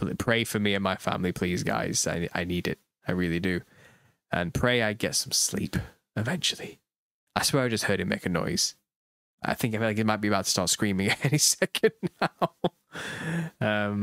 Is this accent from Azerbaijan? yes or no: no; North West England, United Kingdom; accent: Lancashire; I have a Lancashire accent now.